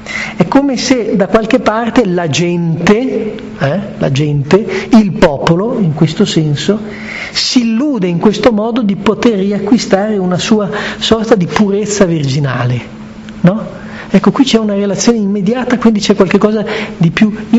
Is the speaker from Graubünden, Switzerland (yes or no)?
no; Locarno, Ticino, Switzerland; In Ticino, io sono di Locarno